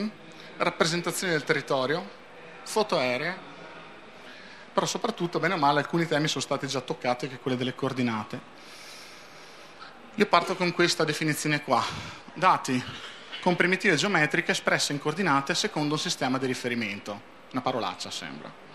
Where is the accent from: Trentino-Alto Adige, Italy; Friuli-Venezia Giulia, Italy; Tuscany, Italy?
Trentino-Alto Adige, Italy; Trento; vengo da Trento